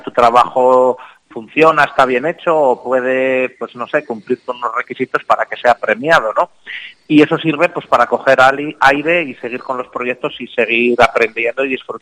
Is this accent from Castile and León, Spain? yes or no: yes; Zamora, Castile and León, Spain; also born or lived in Toro; Pues yo la verdad que en casa, en Zamora y en Toro, siempre he dicho que me he sentido profeta en mi tierra